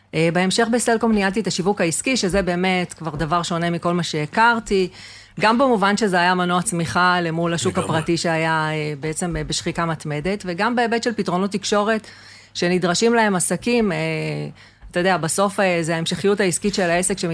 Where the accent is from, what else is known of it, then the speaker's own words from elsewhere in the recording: Holon, Tel Aviv District, Israel; גדלתי בחולון, כן. אבל בסופו של דבר הגענו למושב